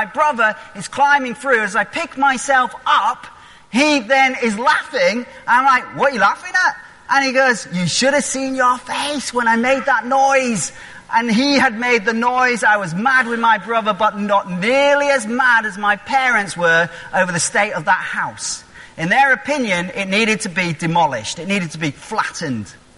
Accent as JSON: {"language": "English", "town": "Knaresborough", "region": "Yorkshire and the Humber", "country": "United Kingdom", "tie": "born or raised there", "said": "So when I grew up in Knaresborough, and at the end of our road was this old derelict house"}